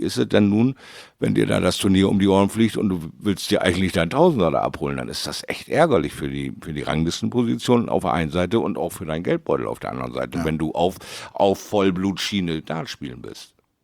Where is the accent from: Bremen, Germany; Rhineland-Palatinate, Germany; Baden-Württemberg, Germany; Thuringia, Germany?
Bremen, Germany; Bremerhaven; in meiner Heimatstadt Bremerhaven